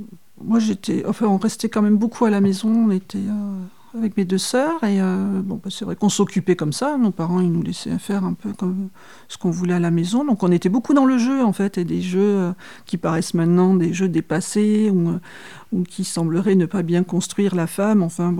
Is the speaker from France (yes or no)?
yes; Anglet, Nouvelle-Aquitaine, France; Je vivais à Anglette, dans un appartement. Au quatrième étage.